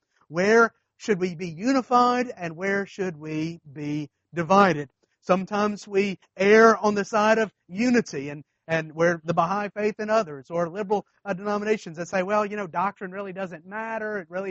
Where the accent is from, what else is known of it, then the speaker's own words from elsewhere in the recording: Baton Rouge, Louisiana, United States; I remember when I was in high school, growing up in Baton Rouge, there was a radio station that played Christian music on Sunday that I used to like to listen to.